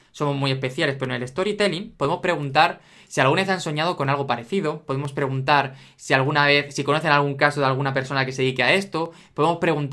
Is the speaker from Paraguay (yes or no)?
no; Madrid, Community of Madrid, Spain; pues yo soy de Madrid y quiero ir